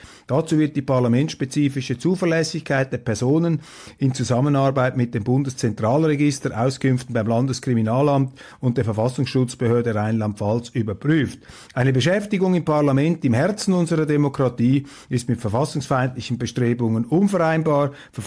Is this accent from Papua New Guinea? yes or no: no; Switzerland; und ich kann Ihnen als Schweizer sagen